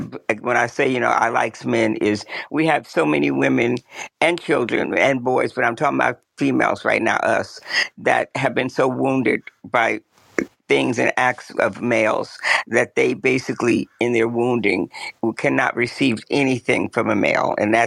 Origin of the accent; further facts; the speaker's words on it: Newark, New Jersey, United States; So remember, I'm from Newark.